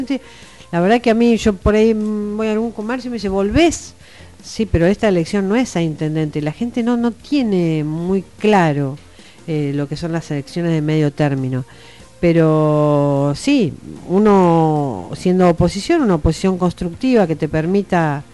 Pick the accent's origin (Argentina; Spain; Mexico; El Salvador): Argentina; Luro; nací y me crié acá en Luro, vivo en Ascasú hace 20 años y he trabajado en Burato durante 6 años.